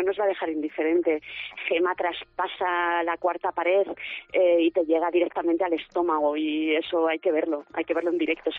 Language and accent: Spanish; Andorra, Aragon, Spain; es de Andorra de Teruel, yo también soy de Andorra de Teruel, por eso, es vecina